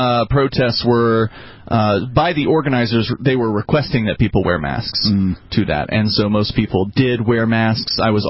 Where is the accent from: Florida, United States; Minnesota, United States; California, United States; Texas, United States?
Florida, United States; Like, I'm from Florida, so heat doesn't really bother me that much